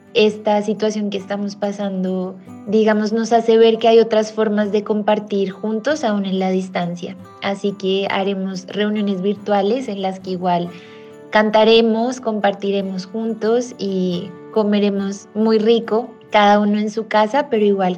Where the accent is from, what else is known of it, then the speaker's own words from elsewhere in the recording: Ocaña, Norte de Santander, Colombia; born there; Nací en Ocaña, norte de Santander.